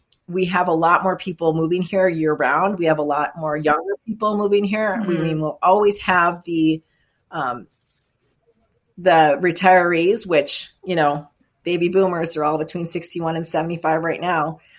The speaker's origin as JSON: {"language": "English", "town": "Minneapolis", "region": "Minnesota", "country": "United States", "lives_now": "Prescott, United States", "said": "Yeah, I'm originally from Minnesota, so I came out here to get away from the winter."}